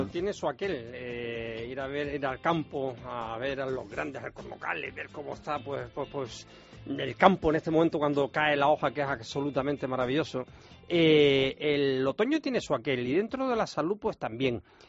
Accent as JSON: {"language": "Spanish", "region": "Canary Islands", "country": "Spain", "said": "a mí que me gusta tanto el sol, siendo canario"}